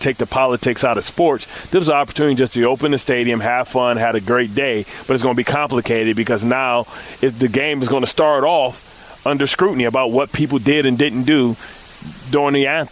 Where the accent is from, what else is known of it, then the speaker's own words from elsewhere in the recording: New York, United States; I'm from New York. I've always been a fan.